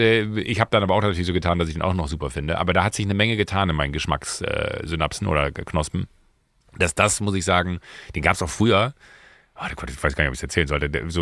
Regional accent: Waldniel, North Rhine-Westphalia, Germany; Wenn du in Waldnil, da wo ich groß geworden bin

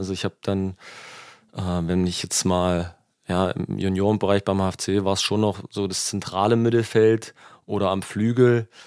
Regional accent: Struth, Germany; Ich erinnere mich an ein Spiel, damals noch Kleinfeld, als Kind in Struth.

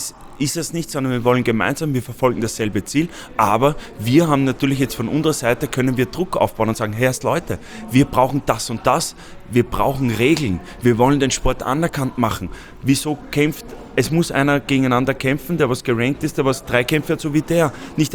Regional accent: Austria; Ich meine, ich bin Österreicher

